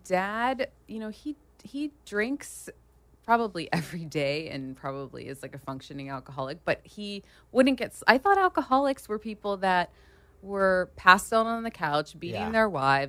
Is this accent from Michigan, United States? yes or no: no; Pennsylvania, United States; now in Los Angeles, United States; I'm from Pennsylvania, outside of Philadelphia.